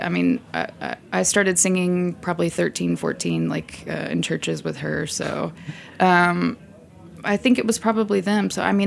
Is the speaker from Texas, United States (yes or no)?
yes; Texas, United States; I love Texas. It's, my childhood was, it was, you know, pretty boring.